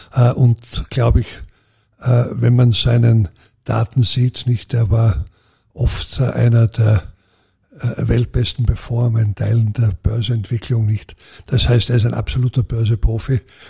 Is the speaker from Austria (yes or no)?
yes; Styria, Austria; Und wenn Sie so wollen, ich erwähne immer als Steirer den Hinweis, nicht, denken Sie an Red Bull.